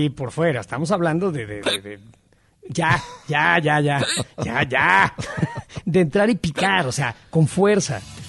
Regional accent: Mexico City, Mexico; Coyoacán, el sur de la ciudad, el Pedregal, de donde soy, tiene un olor característico, sobre todo cuando llueve. La roca volcánica que se calienta mucho porque es negra y el jardín donde yo crecí está cubierto por lava del xitle

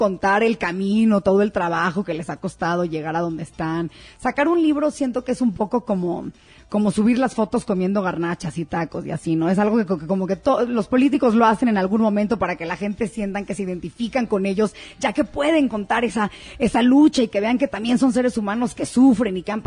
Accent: United States; now in Mexico; Pues a lo mejor eso es porque crecí en Gringolandia, yo no sé.

